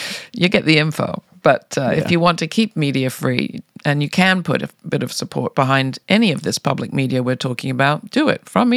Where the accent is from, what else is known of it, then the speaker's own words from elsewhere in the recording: England, United Kingdom; I grew up in England